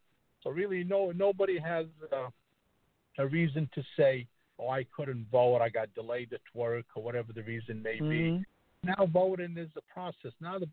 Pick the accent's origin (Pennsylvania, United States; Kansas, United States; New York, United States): New York, United States; Yonkers; You know, all my life mm-hmm. I grew up here in Yonkers.